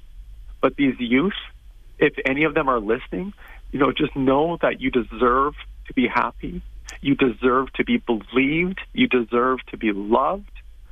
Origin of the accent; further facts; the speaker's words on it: Camrose, Alberta, Canada; I'm 55 now, approaching 55. When I was younger, growing up in Camrose, Alberta, smallish town here